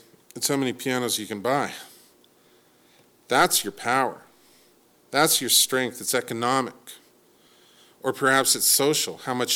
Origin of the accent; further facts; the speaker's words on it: Salmon Arm, British Columbia, Canada; But I grew up in Salmon Arm, and let me tell you, we would ride our bikes to Canoe Beach.